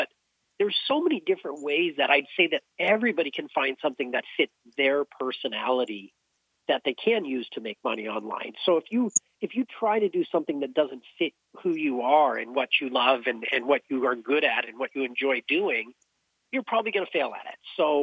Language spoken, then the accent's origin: English; California, United States; I lived in Massachusetts when I was 19 for school for a year. I grew up in California.